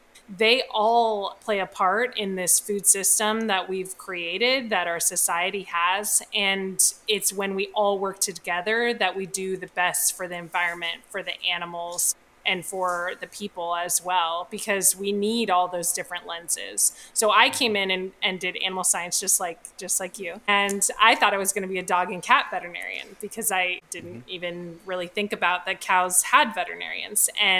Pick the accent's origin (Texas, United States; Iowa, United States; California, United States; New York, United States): California, United States; moved away as an adult; I grew up in Alameda County, so very close to where you are. And I went to college and veterinary school at UC Davis, which is up near Sacramento. Love California.